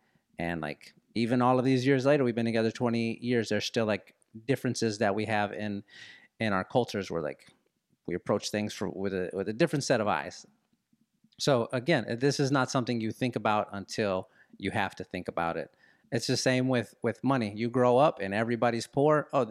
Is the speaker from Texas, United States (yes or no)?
yes; San Antonio, Texas, United States; Like, I grew up on the south side of San Antonio. Every room that I walked into, every classroom, every barbershop, every restaurant looked like me.